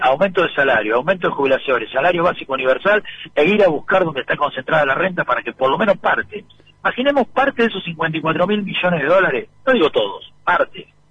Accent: La Plata, Buenos Aires Province, Argentina; la plaza del barrio, del seminario mayor, que es donde me crié, en La Plata

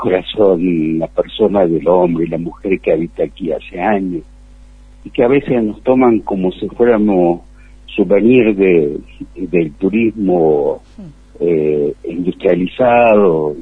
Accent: Humahuaca, Jujuy, Argentina; yo por ejemplo soy de Humahuaca y soy de los pueblos Omahuaca, el pueblo Colla

